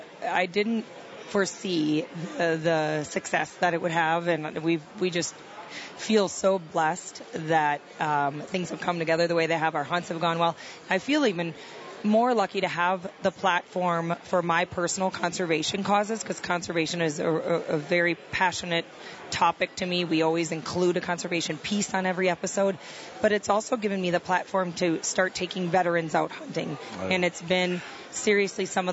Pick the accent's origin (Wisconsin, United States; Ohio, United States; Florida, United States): Wisconsin, United States; I'm from the Midwest, from Wisconsin.